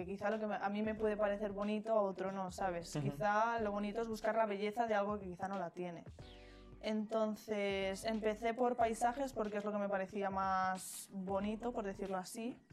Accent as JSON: {"language": "Spanish", "town": "Santa María de las Ollas", "region": "Castile and León", "country": "Spain", "tie": "born or raised there", "said": "Porque el pueblo de al lado del mío se llama San Leonardo de Yagüe."}